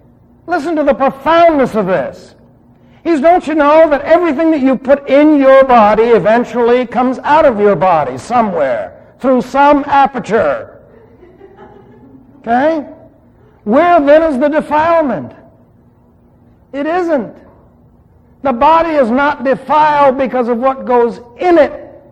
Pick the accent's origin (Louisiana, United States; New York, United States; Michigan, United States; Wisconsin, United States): New York, United States; New York City; Remember, I was raised in New York City.